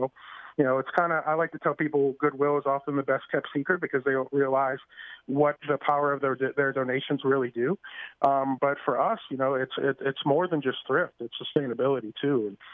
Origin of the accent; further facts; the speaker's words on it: New Orleans, Louisiana, United States; But see, I'm from New Orleans, born and raised, and I've only been here 7 months